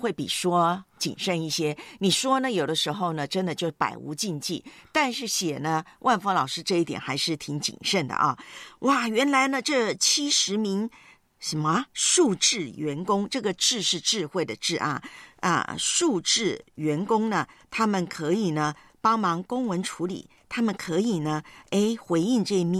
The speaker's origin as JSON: {"language": "Chinese", "country": "Taiwan", "tie": "born or raised there", "said": "你知道我们小时候在台湾呢"}